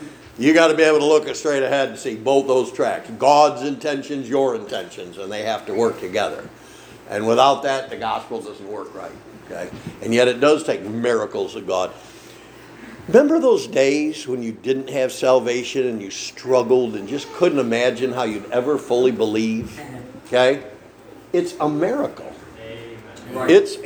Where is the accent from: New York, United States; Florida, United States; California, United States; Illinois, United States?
New York, United States; Brooklyn; I'm from Brooklyn.